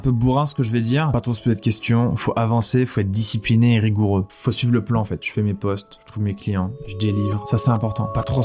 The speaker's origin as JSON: {"language": "French", "town": "Nîmes", "region": "Occitanie", "country": "France", "tie": "born there", "said": "j'ai 22 ans. Je suis né à Nîmes, dans le sud de la France. Je suis d'origine normande et bretonne."}